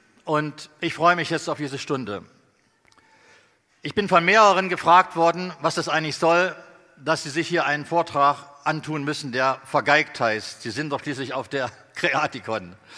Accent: Northeast Germany, Germany; Ich komme aus dem Nordosten von Deutschland, also ein Vollblut-Ossi. Wir leben dort seit 22 Jahren.

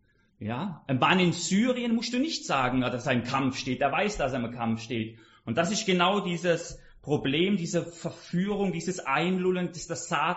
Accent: Freiburg, Baden-Württemberg, Germany; Ich komme aus Freiburg und Freiburg ist Spitzenreiter Nummer 1.

